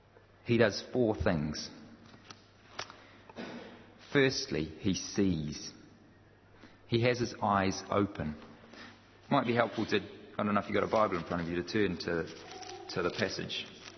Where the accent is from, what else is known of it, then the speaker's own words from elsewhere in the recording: New Zealand; now in United Kingdom; Sorry, I come from New Zealand. The hills over here are...